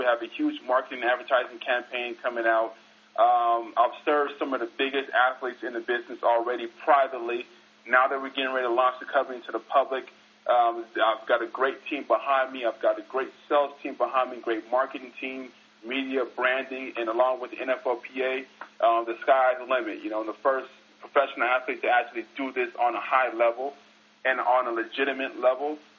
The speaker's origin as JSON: {"language": "English", "town": "Las Vegas", "region": "Nevada", "country": "United States", "tie": "born or raised there", "said": "Well, I'm based out of my hometown, Las Vegas, Nevada, the live entertainment capital of the world."}